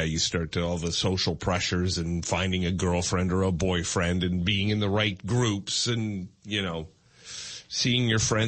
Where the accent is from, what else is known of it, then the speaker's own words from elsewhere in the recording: Bramalea, Ontario, Canada; I have driven by a couple of times the house that I grew up in Bramalea